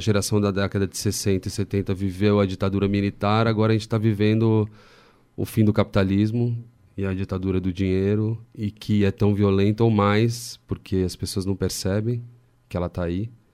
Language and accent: Portuguese; São Paulo, Brazil; born there; Eu nasci no Brasil, em São Paulo, eu moro lá